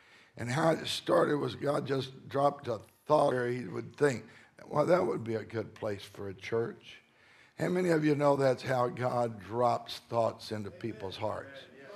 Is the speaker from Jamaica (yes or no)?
no; Texas, United States; Of course, I'm from Texas, so we can tell stories like that and get away with it.